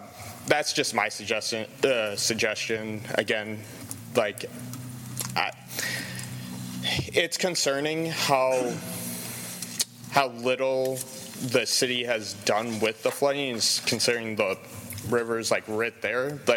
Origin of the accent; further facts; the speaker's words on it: East Lansing, Michigan, United States; I'm actually from East Lansing, but I'm living with my parents for the moment.